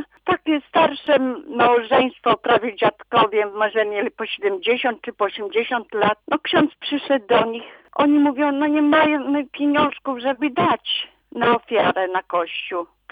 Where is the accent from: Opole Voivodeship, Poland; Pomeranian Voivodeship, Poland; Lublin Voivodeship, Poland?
Lublin Voivodeship, Poland; Trzebieszów; Jak ksiądz Uszczyński Mieczysław u nas w Trzebieszowie był, no to byłam małą dziewczynką.